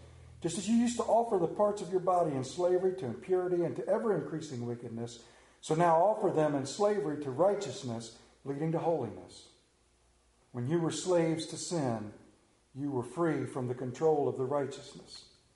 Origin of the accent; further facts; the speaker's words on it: Modena, Emilia-Romagna, Italy; moved away; my hometown of Moderna, Italy